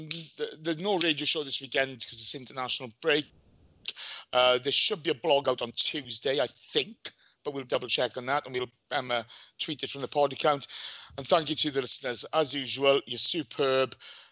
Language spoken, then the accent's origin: English; Wales, United Kingdom; as a Welshman who's gone back and forth to London all my life